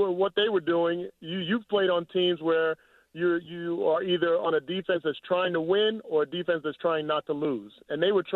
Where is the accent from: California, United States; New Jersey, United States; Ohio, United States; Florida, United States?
New Jersey, United States; I grew up in Jersey. I went to Iowa. I played in cold weather.